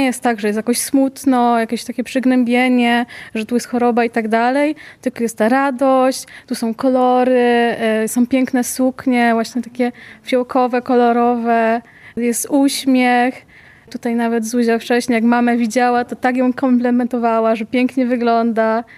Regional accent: Jasło, Subcarpathian Voivodeship, Poland; bo jestem akurat z Jasła, więc 1,5 godziny drogi.

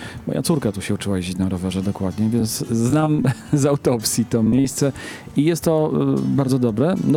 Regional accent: Rzeszów, Subcarpathian Voivodeship, Poland; Jesteśmy z Rzeszowa, tak.

